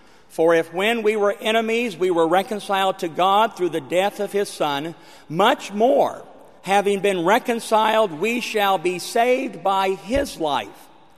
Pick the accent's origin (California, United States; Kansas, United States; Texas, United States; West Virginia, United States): Texas, United States; Houston; also born or lived in St. Louis, United States; that I've had the chance in my life to live both in a major metropolitan city like St. Louis. I grew up in Houston.